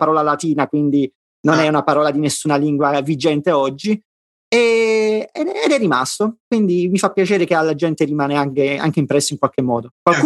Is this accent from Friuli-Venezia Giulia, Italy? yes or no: no; Naples, Campania, Italy; io sono napoletano, mangio pizza da che sono in fasce